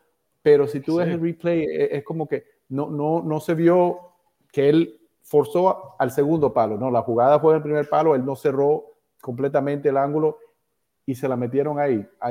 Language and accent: Spanish; Barranquilla, Atlántico, Colombia; Yo soy colombiano de Barranquilla.